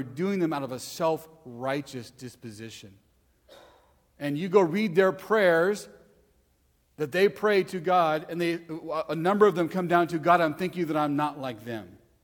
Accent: Texas, United States; I think I'm a Texan and I'm not a New Yorker.

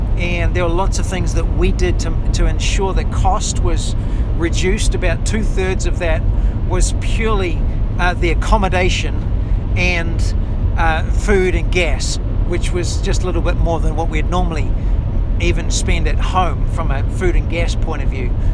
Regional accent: New Zealand; so we come from New Zealand where 2 lanes is a big road.

